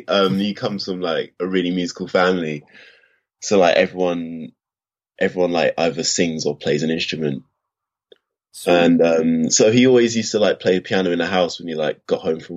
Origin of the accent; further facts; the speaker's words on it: London, United Kingdom; born there; I was born in Southeast London in Crystal Palace. My parents are both from Jamaican heritage